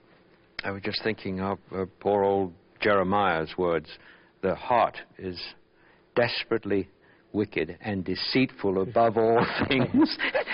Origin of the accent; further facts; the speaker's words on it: England, United Kingdom; now in United States; When I was very small, growing up in England, I was put to school rather earlier than many American children put to school.